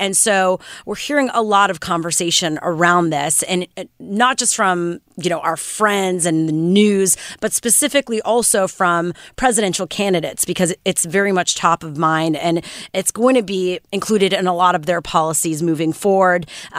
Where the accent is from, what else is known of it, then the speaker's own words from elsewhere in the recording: Montreal, Quebec, Canada; I grew up in Montreal